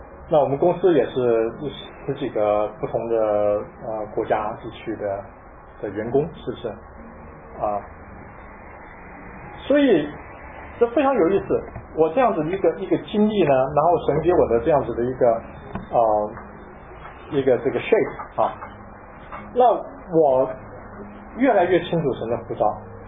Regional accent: Taiwan; now in United States; 我从小在台湾长大，那我是外省人，就叫外省人，因为我大部分同学都是本省人啊。那我就不会讲这个，那个时候还不会讲台湾话、闽南话

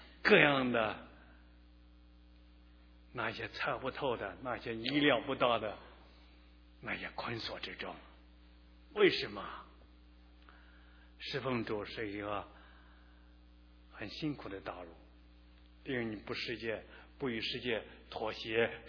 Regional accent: China; 我们中国人的文化更是如此啊！我们人呢，特别是华人的这个人的三六九等啊，非常强。

